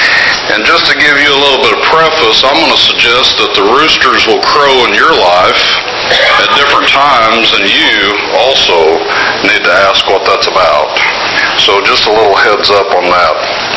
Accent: Oklahoma, United States; Now remember, I'm from Oklahoma, okay?

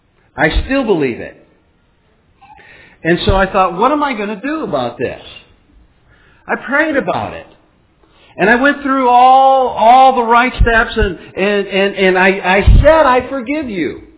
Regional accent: Minnesota, United States; We're from Minnesota, and it's kind of like Ole and Lena up there in Minnesota.

